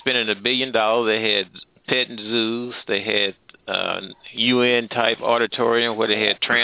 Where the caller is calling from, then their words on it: Midwest, United States; I'm calling from the Midwest here.